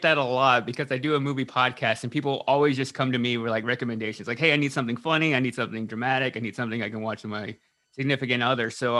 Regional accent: Texas, United States; When I was growing up in Texas, like, immediately from when I was like a teenager, I wanted to be a punk rock guitar player in a band.

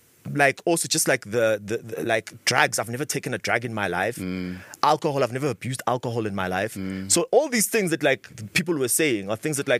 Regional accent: South Africa; I am South African. I'm from South Africa. Everything that I've done has been in and around South Africa.

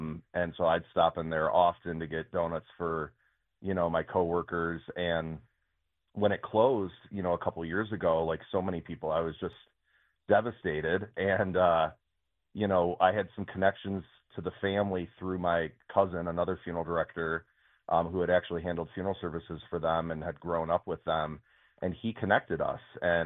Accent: Detroit, Michigan, United States; like so many Detroiters, I grew up on Dutch Girl.

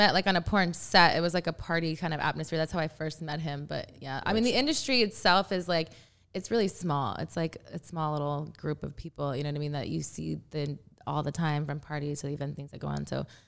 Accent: Texas, United States; I mean, I'm from Texas, so I don't know if we had a party line.

